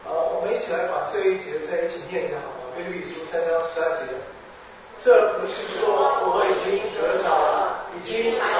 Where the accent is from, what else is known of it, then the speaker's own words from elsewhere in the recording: Shanghai, China; 我很小的时候在上海住的时候，最怕经过一条路叫西宝新路，我们这边不知道有没有上海来的，好像没有从上海来的。